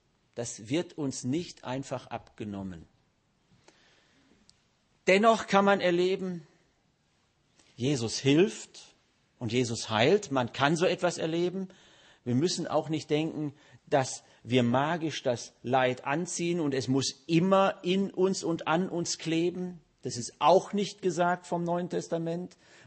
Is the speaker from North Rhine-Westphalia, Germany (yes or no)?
yes; Bochum, North Rhine-Westphalia, Germany; Ich komme aus Bochum